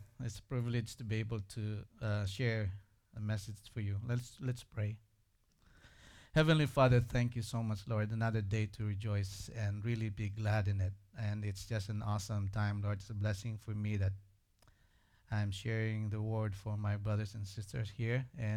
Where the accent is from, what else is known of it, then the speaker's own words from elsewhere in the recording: Philippines; I'm a Filipino guy, so I root for my countryman.